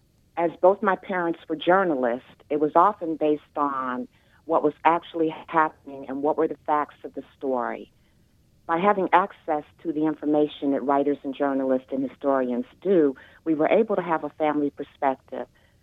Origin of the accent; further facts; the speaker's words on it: Washington, District of Columbia, United States; But growing up in Washington, D.C., I was able to babysit for many famous artists, including Lou Stovall and Sam Gilliam.